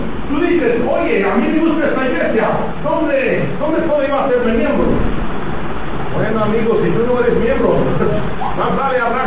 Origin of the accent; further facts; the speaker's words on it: United States; Spanish is a second language; Los gringos estamos hablando español bien y ellos están hablando todo.